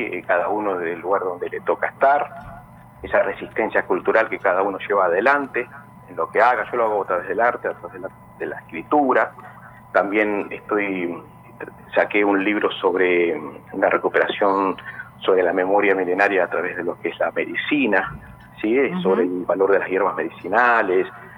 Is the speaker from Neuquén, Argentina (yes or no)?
yes; San Martín de los Andes, Neuquén, Argentina; Yo soy de Neuquén, no soy de la provincia de Neuquén, y me he radicado de chico en lo que es San Martín de los Andes.